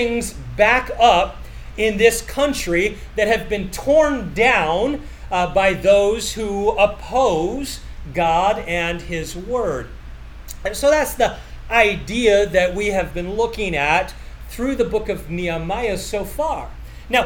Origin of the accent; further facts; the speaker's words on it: Canada; And obviously, I grew up during the 80s, and I had the privilege of going to Lake Placid as a Canadian and playing hockey there.